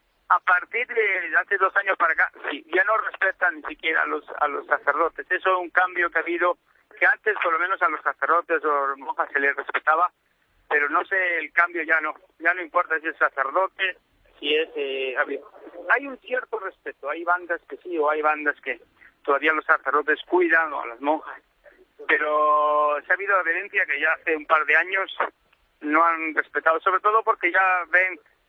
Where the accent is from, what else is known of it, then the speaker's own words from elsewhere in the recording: Molina de Segura, Region of Murcia, Spain; now in Mexico; ya tantos años viviendo aquí en México, pero yo soy de Murcia, nacido de Molina Segura, y ya pues tantos años viviendo en México